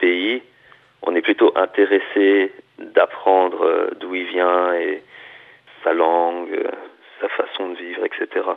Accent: Brisbane, Queensland, Australia; Et le Queensland, d'où je viens, donc de Brisbane, c'est très similaire à Los Angeles, la Californie, quoi.

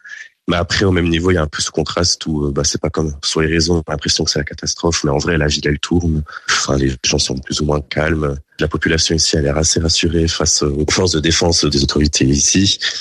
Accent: Switzerland; même si j'ai grandi en Suisse toute ma vie, j'ai un passeport français

